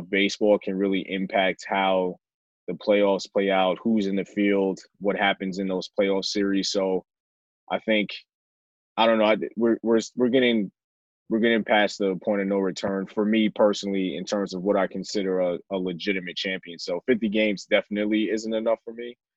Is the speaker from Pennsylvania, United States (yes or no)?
no; Bronx, New York, United States; And I'm born and raised in the Bronx, so naturally I'm with the New York Yankees.